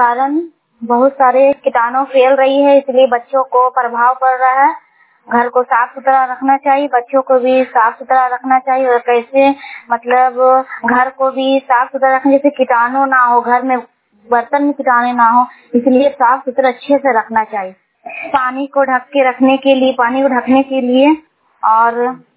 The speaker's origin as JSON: {"language": "Hindi", "town": "Bagodar", "region": "Jharkhand", "country": "India", "said": "मैं बगोदर से बिलोंग करती हूँ।"}